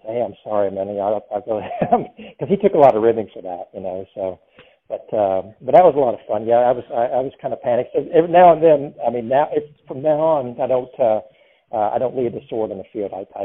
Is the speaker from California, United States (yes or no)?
no; Raleigh, North Carolina, United States; because, I live in Raleigh. I grew up in Raleigh.